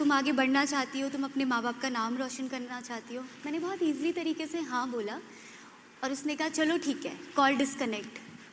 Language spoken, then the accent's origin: Hindi; Delhi, India; मैं दिल्ली से हूँ